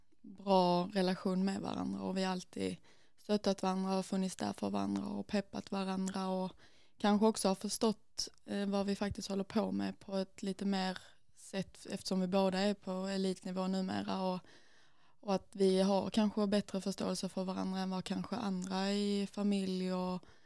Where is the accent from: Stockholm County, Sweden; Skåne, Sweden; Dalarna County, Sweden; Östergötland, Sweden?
Skåne, Sweden; Malmö; Jag är från Malmö och är uppväxt där också. Det kan man säga ett ställe som heter Toftanäs Riseberg, alltså lite i östra Malmö kan man väl säga.